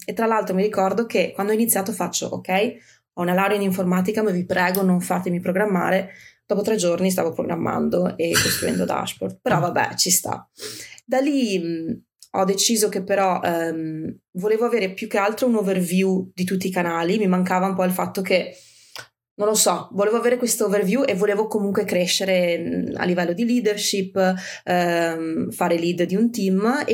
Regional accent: Castelgomberto, Veneto, Italy; io sono cresciuta a Vicenza, in un paesino nella provincia, Castelgomberto, molto piccolino, e poi ho studiato a Padova

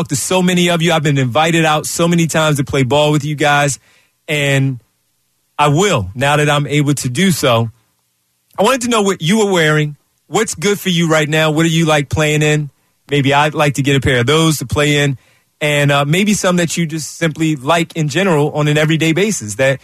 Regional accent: Philadelphia, Pennsylvania, United States; Growing up in West Philadelphia, it was always a thing. In my neighborhood, it was always a thing in my family

